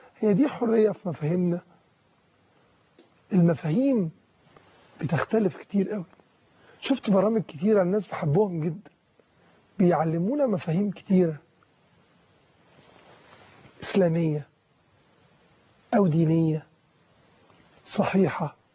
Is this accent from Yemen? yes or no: no; Egypt; نفهمه كمصريين، نفهمه كمسلمين، نفهمه كعرب